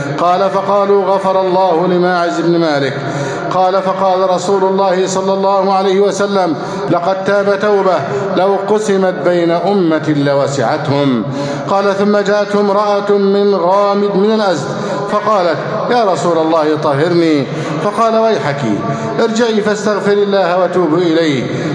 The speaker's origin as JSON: {"language": "Arabic", "country": "Egypt", "said": "اللهم احفظ بلدنا مصر أمنا أمانا"}